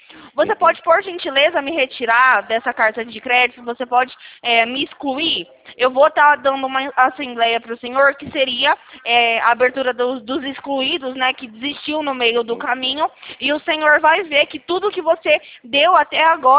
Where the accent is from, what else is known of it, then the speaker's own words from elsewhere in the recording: Campinas, São Paulo, Brazil; eu sou aqui de Campinas, do interior de São Paulo